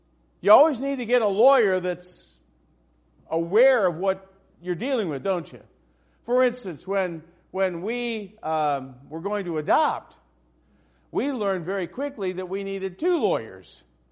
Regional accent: Indiana, United States; I go, no, I'm from Indiana.

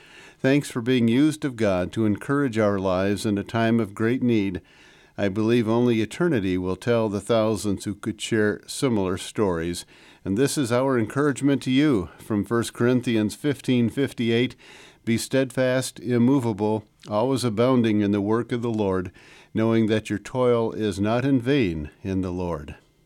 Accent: Marion, Wisconsin, United States; born there; I was born in 95 around the Marion, Wisconsin area

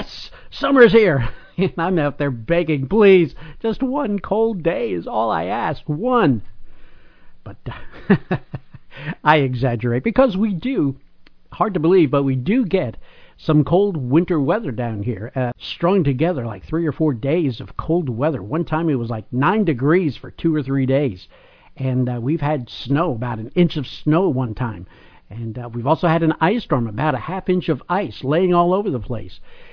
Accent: New Jersey, United States; I have some vivid memories of growing up in New Jersey during the wintertime.

